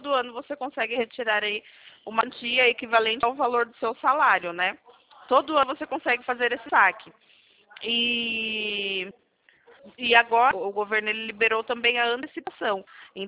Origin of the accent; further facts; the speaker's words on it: Sorocaba, São Paulo, Brazil; Não, eu sou de Sorocaba.